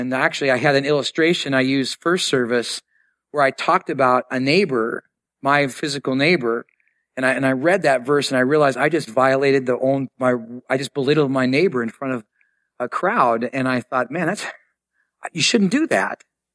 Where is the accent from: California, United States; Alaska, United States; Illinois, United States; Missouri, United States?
California, United States; San Diego; When I was growing up in San Diego, we lived in a apartment complex growing up.